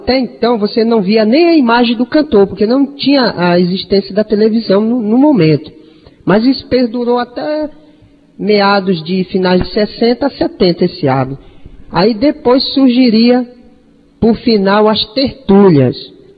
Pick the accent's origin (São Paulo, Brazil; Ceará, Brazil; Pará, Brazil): Pará, Brazil; Belém; antes do ano de 93, eu residia em Belém do Pará, que é minha cidade natal.